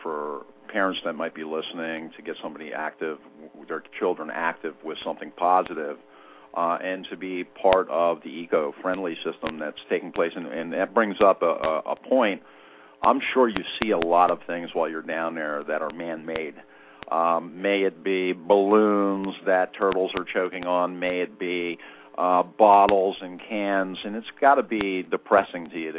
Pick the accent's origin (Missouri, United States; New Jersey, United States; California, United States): New Jersey, United States; Wildwood; I grew up on the Jersey coastline. I grew up in Wildwood, New Jersey.